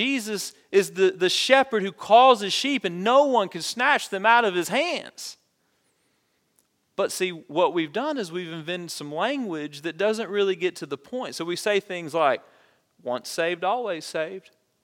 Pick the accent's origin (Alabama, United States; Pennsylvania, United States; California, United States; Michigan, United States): Alabama, United States; I grew up in South Alabama, and my stepmother's Pentecostal. My dad is Southern Baptist